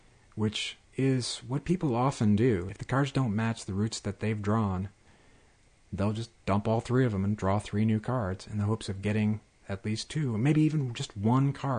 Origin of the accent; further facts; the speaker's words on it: Buffalo, New York, United States; I like Canada. I'm from Buffalo.